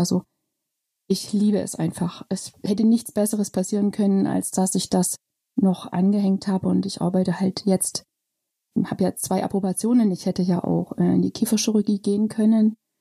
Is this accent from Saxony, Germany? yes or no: yes; Bad Elster, Saxony, Germany; born there; Ich bin in Bad Elster geboren, bin dann zum Studium in Leipzig gewesen.